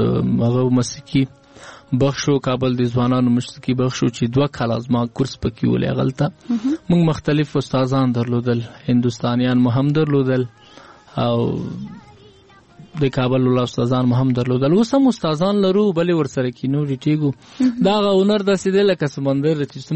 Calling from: Paktia, Afghanistan; زه خودی فکتیا او زازیاریو ولسوالۍ ما چې دی اوس په مغه ولسوالۍ نه زنګ وهلې

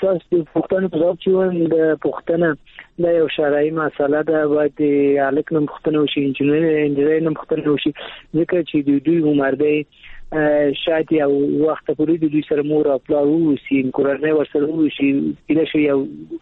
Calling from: Kabul, Afghanistan; د کابل ولایت څخه مې اړیکې نیولې

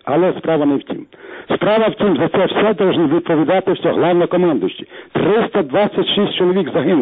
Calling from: Vinnytsia, Vinnytsia Oblast, Ukraine; Я з Вінниці.

